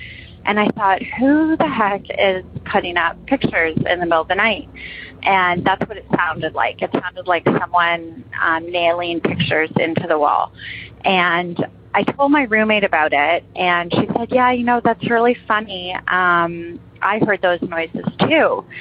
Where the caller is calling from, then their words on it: Toronto, Ontario, Canada; Hello, I'm calling from Toronto.